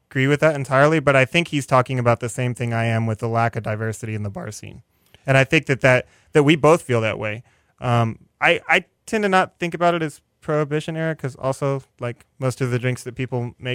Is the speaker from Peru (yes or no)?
no; Northeast, United States; We're going to play this because I'm from the Northeast.